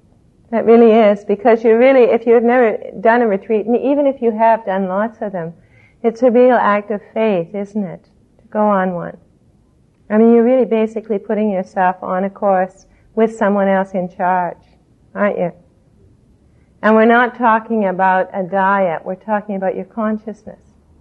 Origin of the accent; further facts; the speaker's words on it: Canada; because I'm from Canada and we're a lot slower there.